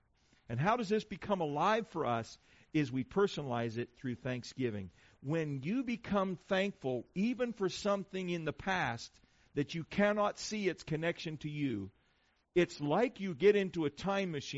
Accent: Ohio, United States; There are things that I remember growing up in Ohio.

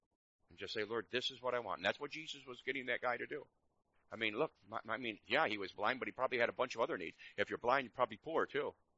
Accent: New York, United States; I was raised in New York. I'm rude, and I don't even know it.

